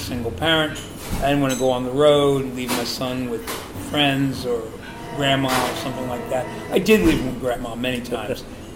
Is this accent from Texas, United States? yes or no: yes; Texas, United States; We're from Texas.